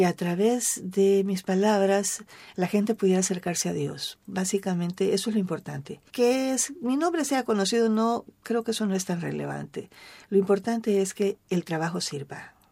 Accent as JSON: {"language": "Spanish", "country": "El Salvador", "said": "ya se estrenó en El Salvador, ya se dio a conocer, ganó un premio también allá en mi país."}